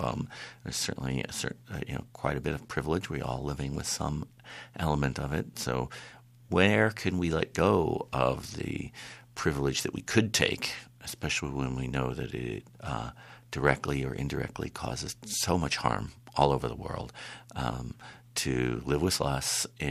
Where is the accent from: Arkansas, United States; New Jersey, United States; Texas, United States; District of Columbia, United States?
District of Columbia, United States; Washington; And we grew up in Washington, D.C., and so we would go out in the mountains, just spoke to me.